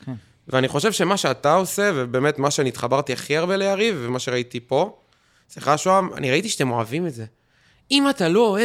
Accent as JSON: {"language": "Hebrew", "town": "Petah Tikva", "region": "Central District", "country": "Israel", "tie": "born or raised there", "said": "פתח תקווה. פתח תקווה."}